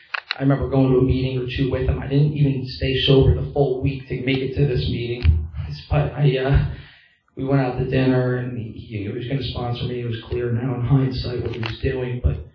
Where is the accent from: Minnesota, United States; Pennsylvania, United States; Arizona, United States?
Pennsylvania, United States; Coopersburg; now in Quakertown, United States; I had grown up around here. I grew up in Coopersburg, and I live in Quakertown now.